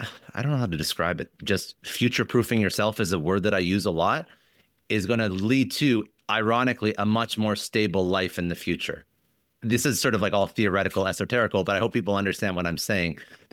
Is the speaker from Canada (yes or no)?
yes; Canada; we're both Canadian